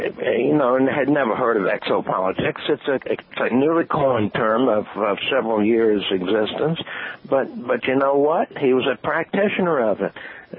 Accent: Fort Monroe, Virginia, United States; I ended up as a clerk typist in civil service for the Army in Fort Monroe, Virginia, my hometown area.

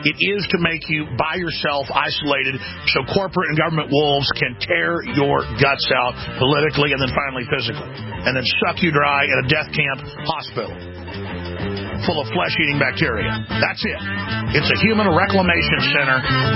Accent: Dallas, Texas, United States; I mean, we all grew up being football fans. I grew up in Dallas, for heaven's sakes.

